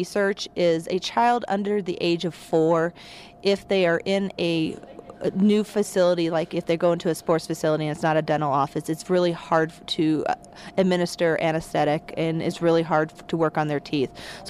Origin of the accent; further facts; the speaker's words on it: Kansas City, Missouri, United States; when we do the Kansas City Royals in my hometown of Kansas City